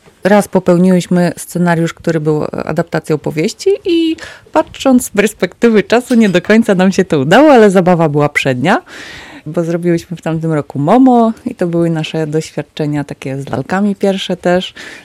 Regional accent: Kraśnik, Lublin Voivodeship, Poland; Jesteśmy z Kraśnika, jesteśmy grupą teatralną

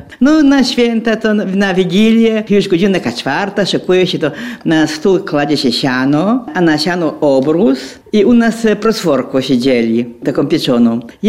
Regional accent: Kostomłoty, Lublin Voivodeship, Poland; Ja pochodzę z parafii unijskiej, kostomorskiej. Już mieszczę prawie 60 lat. To jest parafia tylko jedna w całym świecie. I parafia bizantyjsko-słowiańska.

